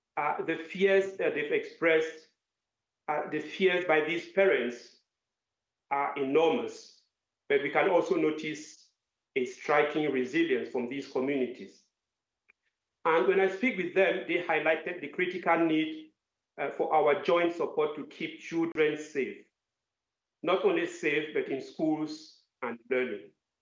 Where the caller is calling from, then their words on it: Bujumbura, Bujumbura Mairie, Burundi; I'm speaking from Bujumbura, Burundi